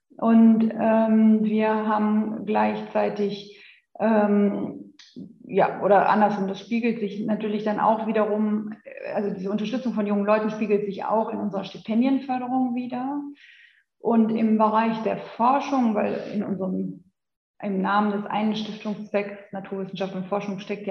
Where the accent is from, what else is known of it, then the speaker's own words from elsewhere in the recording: Cologne, North Rhine-Westphalia, Germany; also ein Kind der Region bin ich auch, ich komme ursprünglich aus Köln